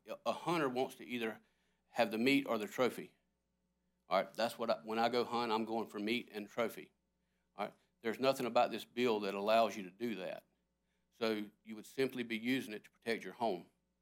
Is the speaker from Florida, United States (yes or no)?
yes; Florida, United States; I grew up in Franklin County, as a child, and then moved to Liberty County, which is just north of Franklin County.